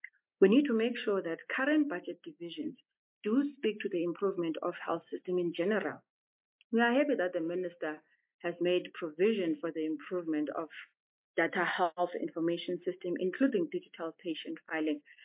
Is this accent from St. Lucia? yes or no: no; Kwapeng, Eastern Cape, South Africa; I am from Kwapeng, one of the rural areas in Mthatha.